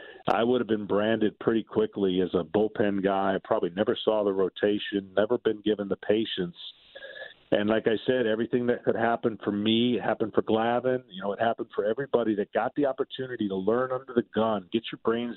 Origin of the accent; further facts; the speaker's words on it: Lansing, Michigan, United States; You know, I don't get back home to Michigan much. And so it's become, you know, selfishly growing up in Lansing, Michigan, and being a fan of the Tigers in that generation